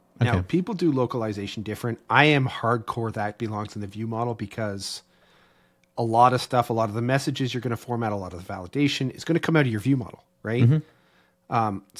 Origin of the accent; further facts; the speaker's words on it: Canada; Don't shoot me. I'm Canadian.